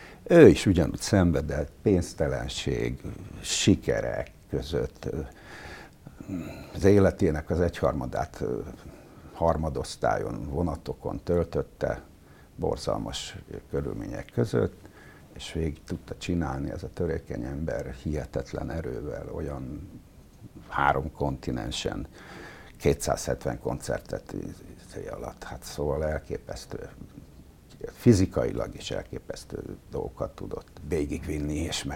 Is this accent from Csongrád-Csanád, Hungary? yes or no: yes; Szeged, Csongrád-Csanád, Hungary; also born or lived in Rákoshegy; Egyrészt az is fontos, hogy én Szegeden születtem, és ott nőttem föl